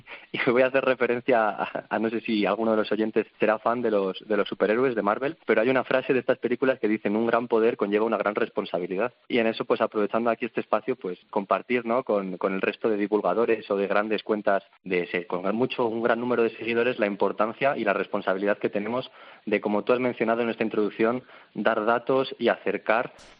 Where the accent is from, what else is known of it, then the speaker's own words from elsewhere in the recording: Guadarrama, Community of Madrid, Spain; soy de la Sierra de Guadarrama, más en concreto en Guadarrama.